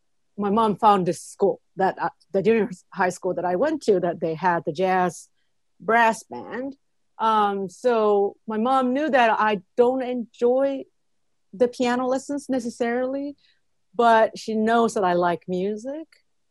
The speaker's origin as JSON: {"language": "English", "country": "Japan", "tie": "born or raised there", "second_language": "English", "moved": "yes", "lives_now": "New York, United States", "said": "So I was born and raised in Japan."}